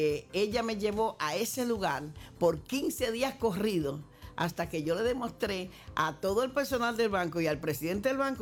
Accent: Dominican Republic; yo vengo de una familia donde una de las cosas de la cultura de mi familia como dominicana fue la lectura y el teatro.

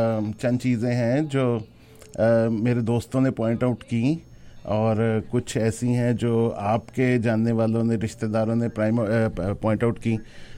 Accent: Punjab, Pakistan; first language Punjabi; Urdu is a second language; I am a proud Punjabi اور فائزہ جو ہیں وہ اردو اسپیکنگ ہے لیکن میں پنجابی ہوں

